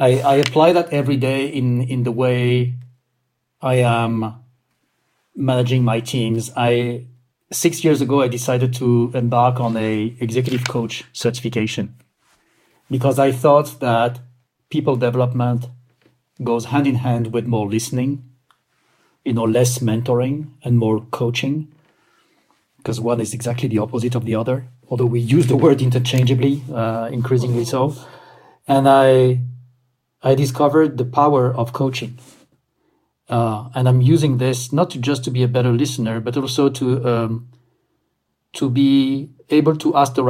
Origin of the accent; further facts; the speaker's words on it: France; my home country, which is France.